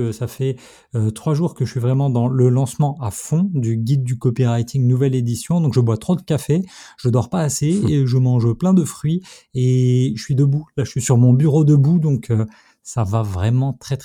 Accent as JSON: {"language": "French", "country": "France", "said": "Or, nous sommes français, nous parlons donc généralement mal anglais"}